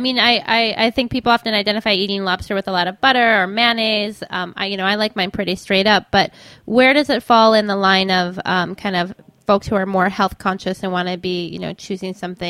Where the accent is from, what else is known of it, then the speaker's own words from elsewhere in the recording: Midwest, United States; I know growing up in the Midwest, you know, if I went to a nicer grocery store